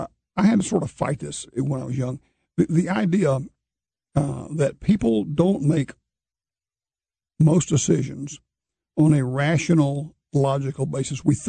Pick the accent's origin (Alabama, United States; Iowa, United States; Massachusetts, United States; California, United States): Alabama, United States; I grew up in Alabama, a story years ago about a party leader over there.